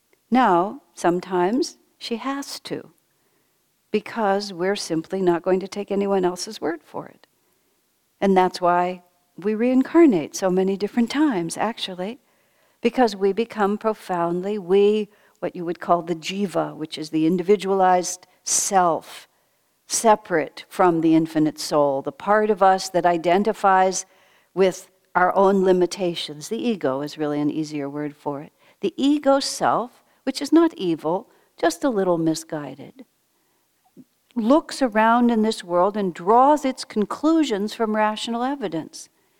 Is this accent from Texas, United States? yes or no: yes; El Paso, Texas, United States; I grew up in El Paso, Texas, and to get anywhere from El Paso required that you drive a long way over these flat, barren desert areas.